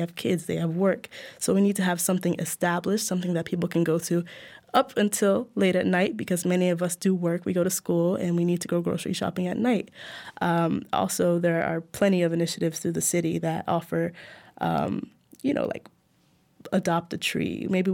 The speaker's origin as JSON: {"language": "English", "region": "Florida", "country": "United States", "tie": "born or raised there", "said": "I grew up in Florida. I am the child of an immigrant. I grew up with a single mother. She came to the United States in 1969 as a war refugee from Nigeria."}